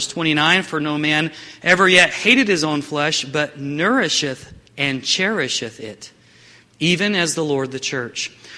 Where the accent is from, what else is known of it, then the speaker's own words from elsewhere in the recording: the South, United States; And I grew up in the South. You know, we ate that American food